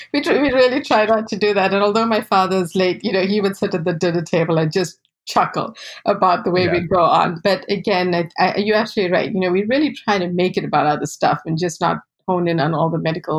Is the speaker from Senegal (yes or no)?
no; South Africa; one of the things people don't realize about growing up a person of color in South Africa is that growing up in South Africa in apartheid, there was only black and white.